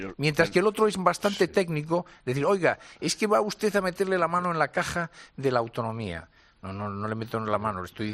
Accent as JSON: {"language": "Spanish", "region": "Galicia", "country": "Spain", "said": "yo soy gallego, y hablo el gallego con bastante naturalidad, porque además lo hablé desde muy pequeño."}